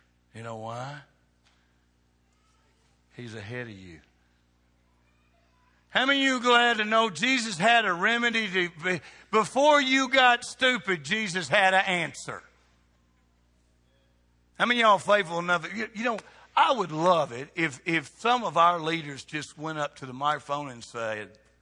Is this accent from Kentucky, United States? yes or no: yes; Bowling Green, Kentucky, United States; We said, we're from Bowling Green, Kentucky.